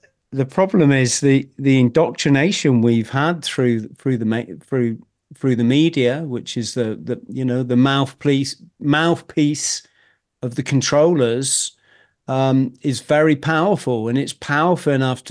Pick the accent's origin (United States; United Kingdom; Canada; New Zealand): United Kingdom; England; Yeah, I'm from England.